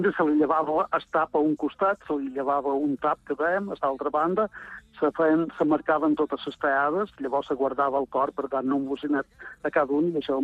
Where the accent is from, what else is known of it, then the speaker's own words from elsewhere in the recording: Sant Carles, Balearic Islands, Spain; quan la primera tele va arribar en el meu poble, Sant Carlos